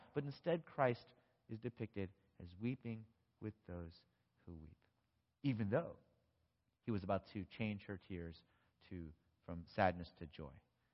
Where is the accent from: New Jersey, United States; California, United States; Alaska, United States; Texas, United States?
California, United States; And I go, you know I'm from California, right?